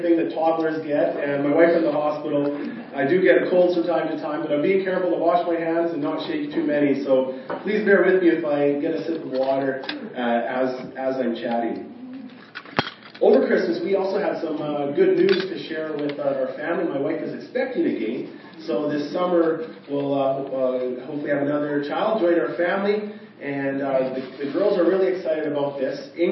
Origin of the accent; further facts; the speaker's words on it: Saskatoon, Saskatchewan, Canada; also born or lived in Regina; actually born in Regina, a lot of my upbringing was in northern Saskatchewan and then in Saskatoon. But I was born in Regina and lived a few years here when I was young.